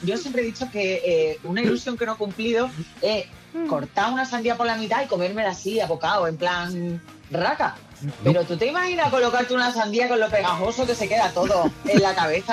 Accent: Andalusia, Spain; Pero claro, yo soy andaluza, obviamente andaluza.

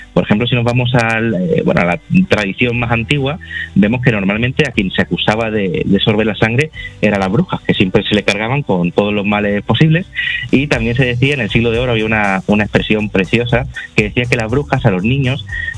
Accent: Andalusia, Spain; El sur, yo precisamente también soy de Andalucía y tenemos una mitología súper, súper desconocida

